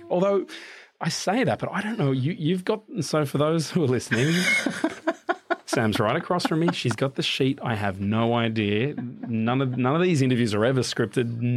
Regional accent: New South Wales, Australia; I'm from the Hills District, and so we're the Bible Belt

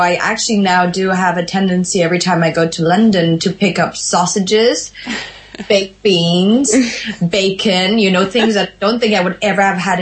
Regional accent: Germany; we have this stuff that I grew up with in Germany

